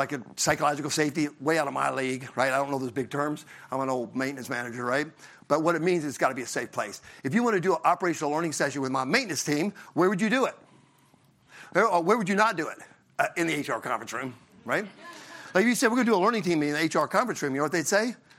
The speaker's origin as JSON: {"language": "English", "region": "Southern United States", "country": "United States", "said": "And I'm from the South, so we're like, we did a Kaizen event."}